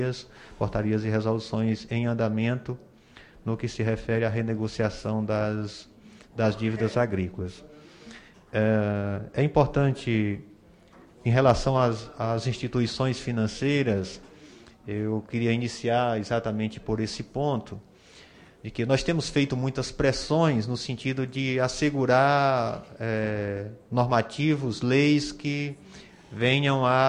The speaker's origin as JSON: {"language": "Portuguese", "region": "Ceará", "country": "Brazil", "said": "que são deputados lá do meu estado, o estado do Ceará."}